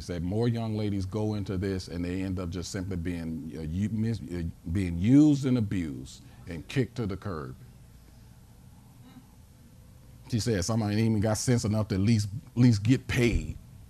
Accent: St. Louis, Missouri, United States; I said, I'm from St. Louis, Missouri.

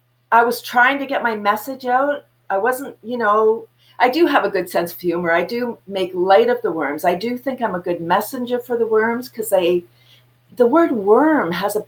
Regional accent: Toronto, Ontario, Canada; now in Bradford, Canada; I grew up in Toronto, moved to Bradford in 93

